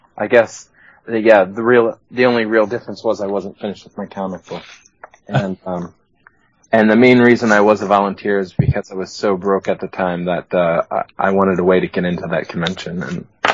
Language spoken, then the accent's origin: English; West Virginia, United States; I'm originally from West Virginia